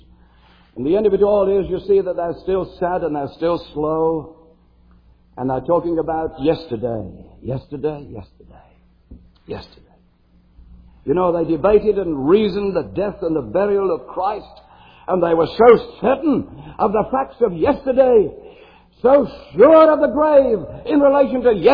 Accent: Birmingham, West Midlands, United Kingdom; I come from Birmingham, England, and we have two soccer teams in Birmingham, or football teams as we call them.

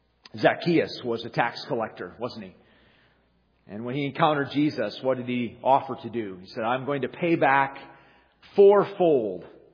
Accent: Detroit, Michigan, United States; I'm from Detroit, but I go back to the Palace and even the Silver Dome in terms of my sports attendance over there.

